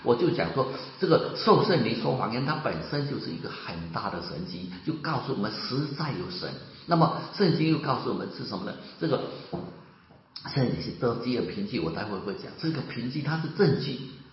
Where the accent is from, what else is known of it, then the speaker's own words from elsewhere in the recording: China; 就我们中国人我们中国春节到的时候呢都会写对联